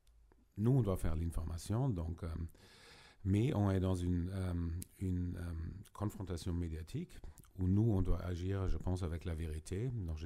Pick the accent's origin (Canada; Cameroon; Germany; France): Germany; Donc, je suis allemand, donc pas toujours très diplomate, mais relativement direct, avec mes côtés arabes aussi.